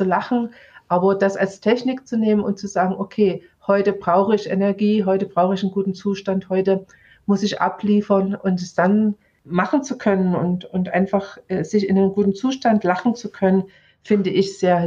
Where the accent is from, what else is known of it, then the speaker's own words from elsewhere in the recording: East Germany, Germany; Ich bin ja im Osten Deutschlands aufgewachsen und da gibt es nochmal so Besonderheiten